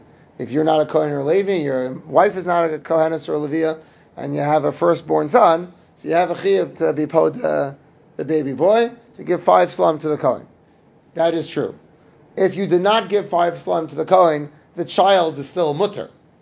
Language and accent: English; United States; So growing up in the United States, the easiest thing to eat is I'll take a plum, I'll take an apple, I'll take a banana.